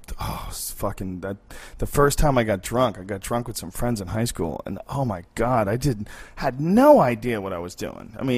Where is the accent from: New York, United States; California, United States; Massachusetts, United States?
Massachusetts, United States; Boston; We grew up in Boston, man. In Boston, you fucking respected nature for 6 months out of the year.